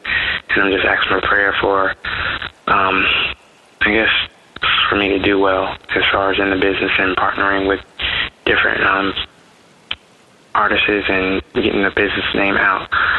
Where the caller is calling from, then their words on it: Hampton, Virginia, United States; I'm from Hampton, Virginia.